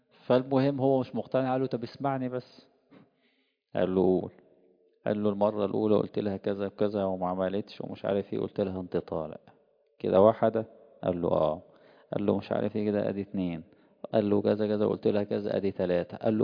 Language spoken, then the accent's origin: Arabic; Egypt; كان احد الكبار من ائمة الأئمة الرسميين عندنا في مصر